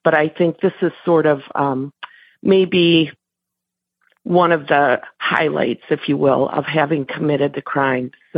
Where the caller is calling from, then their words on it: Wisconsin, United States; I'm calling from Wisconsin.